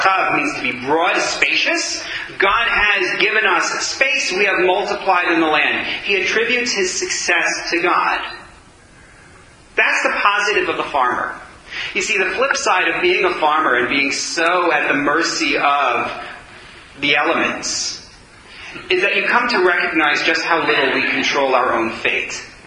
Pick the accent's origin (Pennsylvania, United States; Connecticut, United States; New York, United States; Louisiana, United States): New York, United States; I grew up in New York